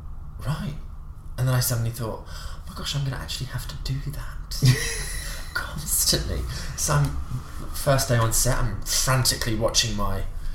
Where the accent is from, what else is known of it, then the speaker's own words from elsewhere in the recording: United Kingdom; accent: British; And I read Fabio in my own accent, British accent.